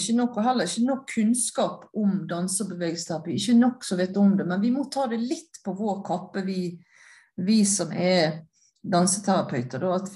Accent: United States; now in Norway; Jeg begynte jo min karriere på et sånt sykehjem i Oslo, jeg kom fra USA

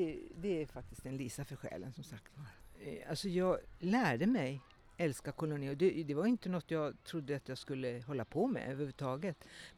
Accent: Kiruna, Norrbotten County, Sweden; moved away; Jag är från Kiruna, ursprungligen. Mina föräldrar är tornedalingar.

